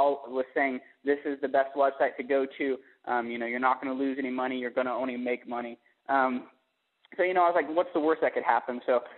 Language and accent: English; Indiana, United States; I'm from Indiana.